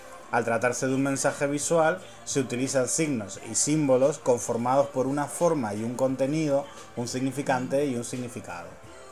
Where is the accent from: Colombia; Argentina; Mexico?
Argentina; Debo confesar que como argentino me resultó súper complicado